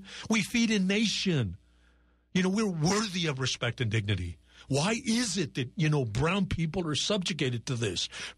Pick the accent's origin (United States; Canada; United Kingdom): United States; Douglas, Arizona; born there; I was born on the U.S.-Mexican border. I was born in Douglas, Arizona.